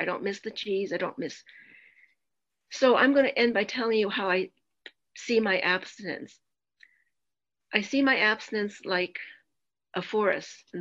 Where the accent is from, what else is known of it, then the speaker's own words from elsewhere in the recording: New York City, New York, United States; Okay. So I come from New York City.